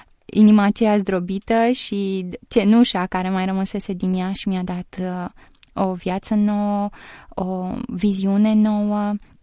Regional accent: Pitești, Argeș, Romania; În orașul din care sunt. Sunt din Pitești.

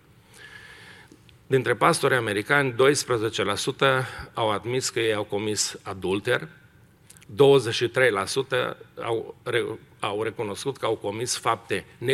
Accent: Romania; Printre altele, uităm că și noi suntem români, nu?

